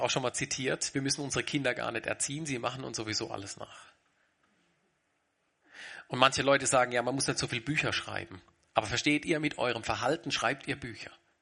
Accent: Switzerland; Ja, ich bin auch Schweizer, aber ich habe gelernt, in der Schweiz redet man nicht über Geld.

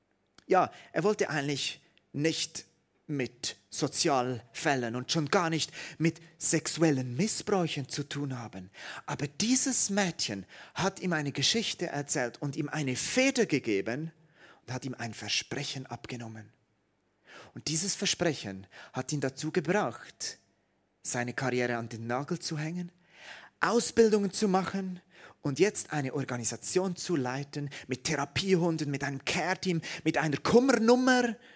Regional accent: Switzerland; Bei uns in der Schweiz habe ich noch nie so eine Linsenfeldlandschaft gesehen.

